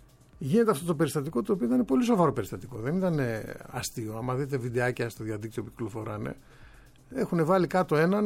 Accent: Spathari, Central Greece, Greece; Το χωριό μου είναι ακριβώς 5 χιλιόμετρα έξω από το Μαντούδι, το σπαθάρι.

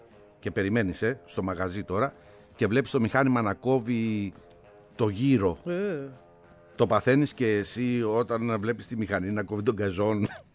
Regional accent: Livathos, Ionian Islands, Greece; Είμαι από τη Λιβαθό, πάνω από την παραλία της Αβύθου.

